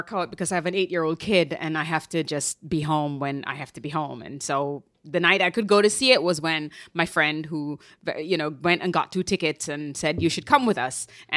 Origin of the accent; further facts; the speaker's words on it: Jamaica; moved away as an adult; now in New York, United States; But in my 20s, I moved here in my 20s from Jamaica.